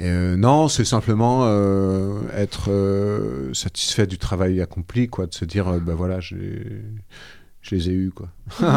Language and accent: French; Nouvelle-Aquitaine, France; Moi, je viens des Deux-Sèvres.